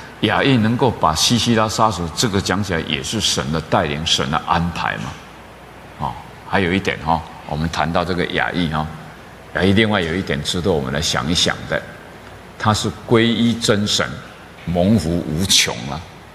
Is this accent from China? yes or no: no; Taiwan; 我们台湾人